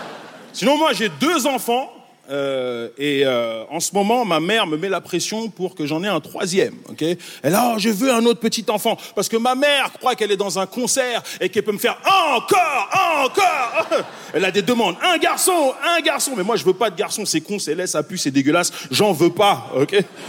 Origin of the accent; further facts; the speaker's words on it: Montreal, Quebec, Canada; Moi, je viens de Montréal.